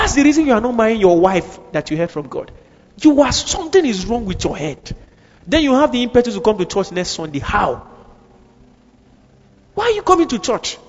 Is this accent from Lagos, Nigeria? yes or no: no; Kaduna, Kaduna State, Nigeria; I remember I grew up in Kaduna.